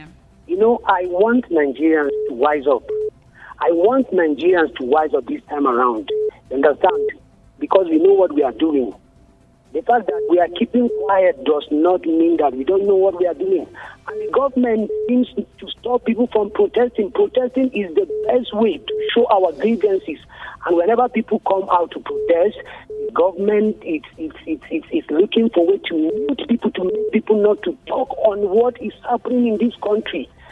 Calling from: Doncaster, Yorkshire and the Humber, United Kingdom; of Doncaster.

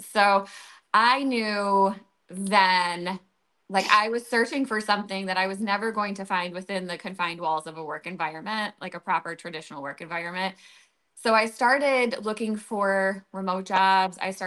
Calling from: Michigan, United States; So I'm calling in from Michigan.

